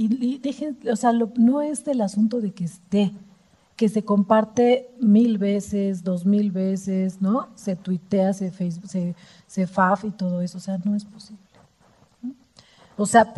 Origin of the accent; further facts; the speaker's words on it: Mexico; tenemos una característica como sociedad mexicana que es repetir, repetir, repetir sin hacer conciencia.